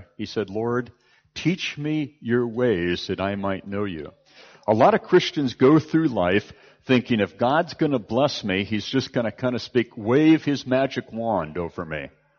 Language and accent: English; United States; in case you haven't figured this out by now, I'm an American. And there's many things I love and like about my country